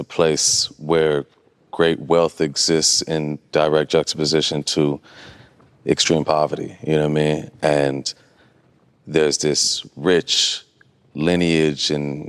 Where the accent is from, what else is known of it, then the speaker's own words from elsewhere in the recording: Chicago, Illinois, United States; And so growing up in Chicago, I think you come in a tradition of, like, just a nuanced Black experience.